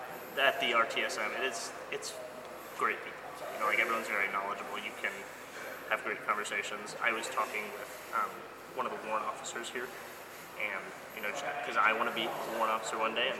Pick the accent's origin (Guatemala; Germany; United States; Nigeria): United States; Illinois; I'm from Illinois.